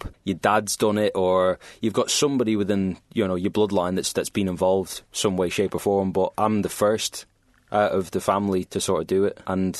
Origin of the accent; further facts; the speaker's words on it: Isle of Man; accent: Irish twang; also born or lived in Southern Ireland; I actually spent 8 years of my childhood in Southern Ireland. My mum is Irish, hence why I've got like that Irish twang every now and then in my accent. And when I moved back to the Isle of Man in 2010